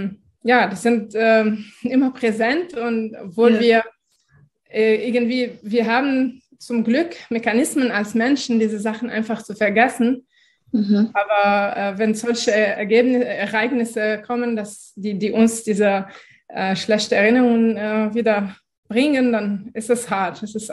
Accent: Lebanon; now in Germany; Ich war auch in einem Gebiet, wo unter israelischer Besetzung. Das heißt, wir waren bis 2000 eigentlich wir gehörten nicht 100% zu Libanon

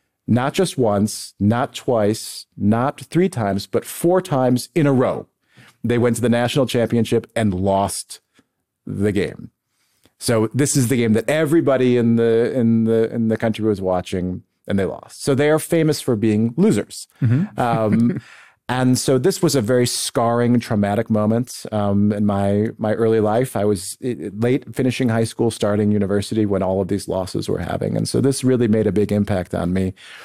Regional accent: Buffalo, New York, United States; So my hometown in the United States is Buffalo, New York

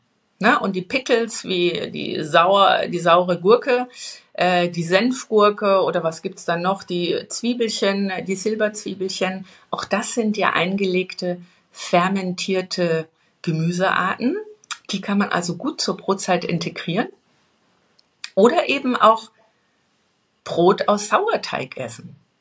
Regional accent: Bavaria, Germany; ich komme aus dem Bayerischen Wald.

